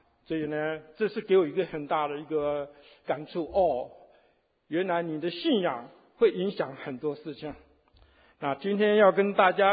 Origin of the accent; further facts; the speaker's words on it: Taiwan; 十年前，我八月的时候，我回台湾